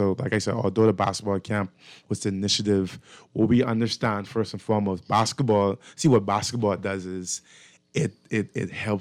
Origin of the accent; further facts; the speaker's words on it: Anniston, Alabama, United States; And like I said, I was born and raised in Anniston. I first started off Kira Street Meadows Lane. That's where I grew up.